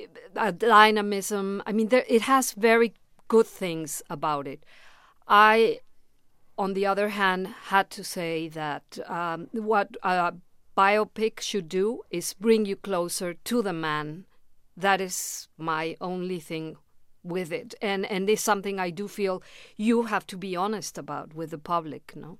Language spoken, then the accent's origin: English; Mexico; English is a second language; now in United States; I am Mexican. I mean, I was born in Mexico of an American father, so I have a very different background.